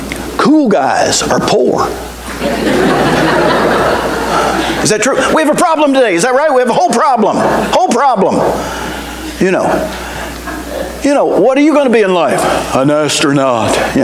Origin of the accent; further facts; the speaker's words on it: West Virginia, United States; I'm from West Virginia. Do you know what West Virginia is known for?